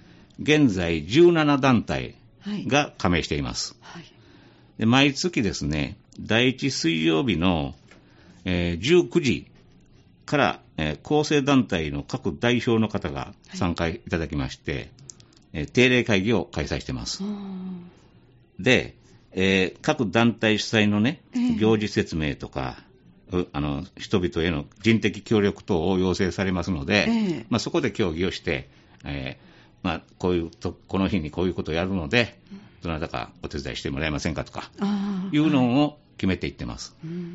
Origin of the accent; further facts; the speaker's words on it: Osaka, Japan; also born or lived in Suita; now in Sanda, Japan; もともと私、吹田に行く前、大阪市内の、まあ、出身なので